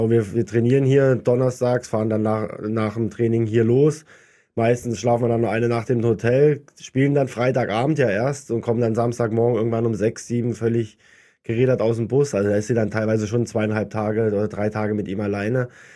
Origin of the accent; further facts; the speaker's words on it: Schwenningen, Baden-Württemberg, Germany; letztes Jahr waren wir ja in Schwenningen bei meiner Familie, wir kommen aus dem Schwarzwald, da haben wir natürlich bei uns zu Hause wirklich weiße Weihnachten gehabt